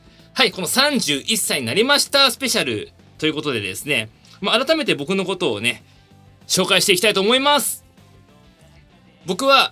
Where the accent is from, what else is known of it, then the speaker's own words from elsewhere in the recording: Tokyo, Japan; そんな僕はですね、東京都出身でございます。そう。東京に生まれて31年。